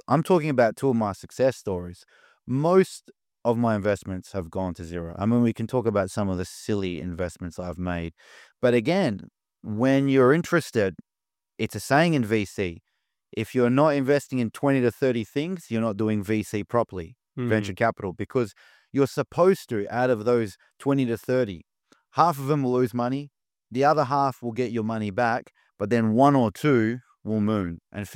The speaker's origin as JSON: {"language": "English", "country": "Australia", "said": "as an Australian, knowing how expensive it is to live there"}